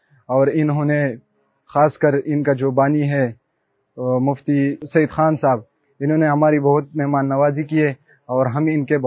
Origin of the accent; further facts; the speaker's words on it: Khyber Pakhtunkhwa, Pakistan; now in Islamabad, Pakistan; میں وزیرستان سے تعلق رکھتا ہوں اور فی الحال ادھر اسلام آباد میں رہتے ہیں.